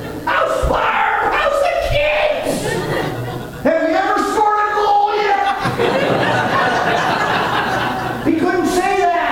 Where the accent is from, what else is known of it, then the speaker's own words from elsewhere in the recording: Brantford, Ontario, Canada; also born or lived in Maritimes; I grew up in Brantford, Ontario. I was born in the Maritimes, but my family moved to Ontario. And I grew up in Brantford, Ontario